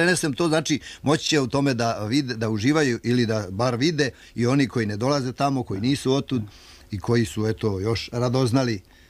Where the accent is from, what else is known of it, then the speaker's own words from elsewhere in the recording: Šumadija and Western Serbia, Serbia; Uvijek je tu jedna slika na livadi u mom rodnom kraju preko puta naše kuće. Mi smo u jednoj dolini, prvo je drum, pa livade, pa reka, pa brdo Talambas. Eto je reka Gruža